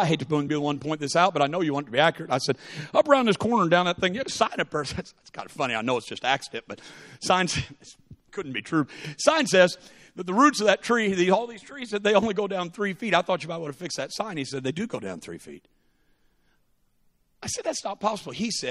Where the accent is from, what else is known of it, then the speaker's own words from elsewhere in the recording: Illinois, United States; Now, I grew up in the Midwest. I'm from Southern Illinois.